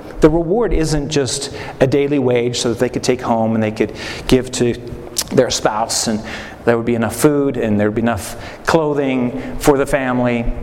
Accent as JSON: {"language": "English", "region": "Alberta", "country": "Canada", "tie": "born or raised there", "said": "Growing up in Alberta, Canada, I have a wonderful family, and I'm like fifth of sixth."}